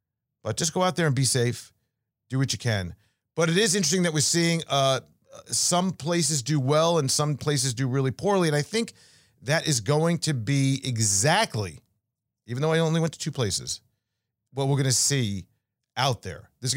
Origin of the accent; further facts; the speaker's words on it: New York, United States; We would go right back to school after Memorial Day when I grew up in New York.